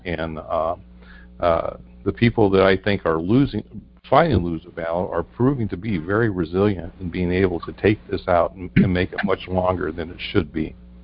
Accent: North Carolina, United States; Good evening. How you doing? I'm from North Carolina.

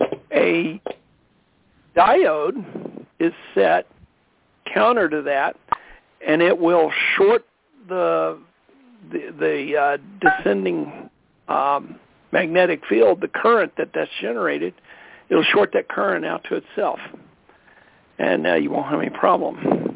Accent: Colorado, United States; from Colorado

